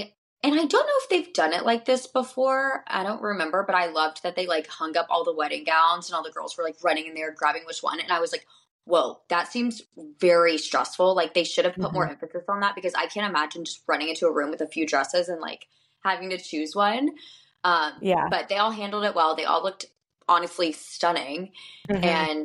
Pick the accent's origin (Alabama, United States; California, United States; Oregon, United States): Alabama, United States; Like, I'm from Alabama.